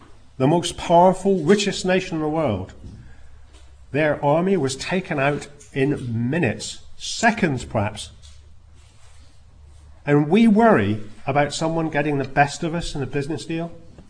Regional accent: South West England, United Kingdom

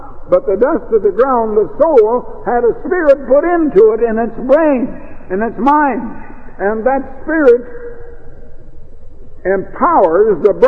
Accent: Iowa, United States; now in Oregon, United States; when we came out to Oregon in 1924 And when we came from Iowa, and when we arrived out in Oregon

